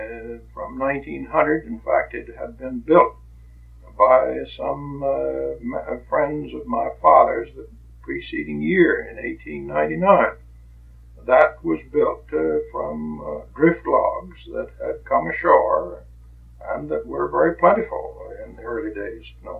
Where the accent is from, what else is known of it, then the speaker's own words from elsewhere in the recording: Terraville, South Dakota, United States; born there; Yes, I was born in Terryville, South Dakota. And that is very close to Lead, South Dakota, and very close to Deadwood.